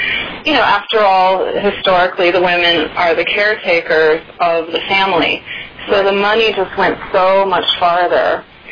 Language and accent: English; Milwaukee, Wisconsin, United States; growing up in Milwaukee, you know, you don't think of the film business. I didn't think of it as a career.